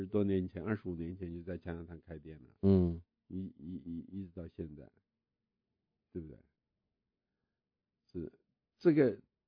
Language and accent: Chinese; China; 想当年你毒害我们中国人